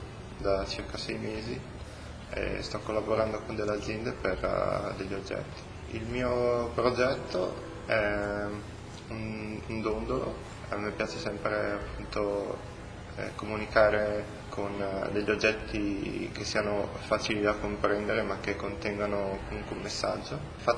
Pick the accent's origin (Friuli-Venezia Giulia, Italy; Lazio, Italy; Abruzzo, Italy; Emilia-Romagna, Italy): Friuli-Venezia Giulia, Italy; Udine; born there; sono nato a Udine